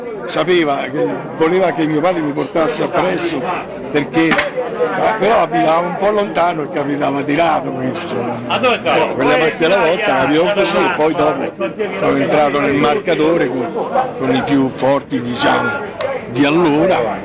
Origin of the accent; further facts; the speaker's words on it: Rome, Lazio, Italy; Sì, di Roma città. Però io sono di qua